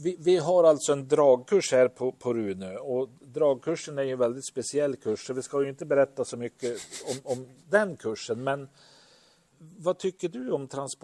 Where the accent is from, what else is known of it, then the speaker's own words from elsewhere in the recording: Söderhamn, Gävleborg County, Sweden; jag är ju från Söderhamn och jag menar, det händer ju saker i Söderhamn också.